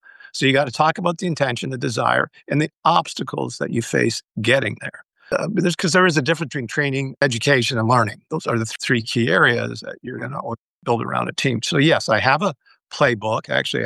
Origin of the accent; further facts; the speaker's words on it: Canada; born there; I'm born Canadian, and my mom had passed on in Windsor, Ontario, Canada, where they lived